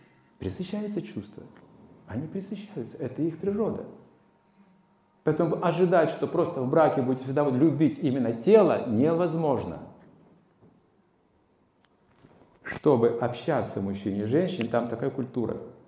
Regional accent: Kazakhstan; born there; В этой жизни, скажем, я родился в Казахстане. Я родился в Казахстане.

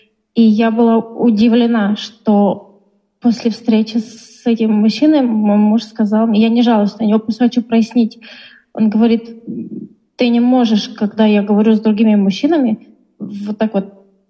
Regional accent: Sochi, Krasnodar Krai, Russia; я из Сочи.

